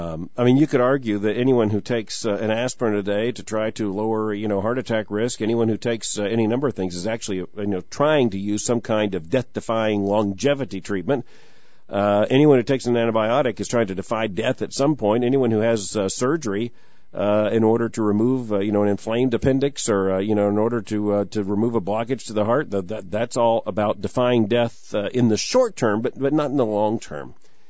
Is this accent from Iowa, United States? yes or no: no; Florida, United States; Growing up in Florida, I was told